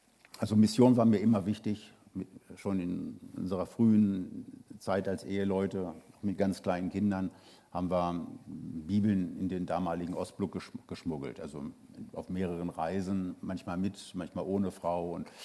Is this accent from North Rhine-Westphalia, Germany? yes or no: no; Hanover, Lower Saxony, Germany; also ich komme aus Hannover und die Leute, die da geboren werden, ist das keine besondere Auszeichnung, die sprechen da alle so.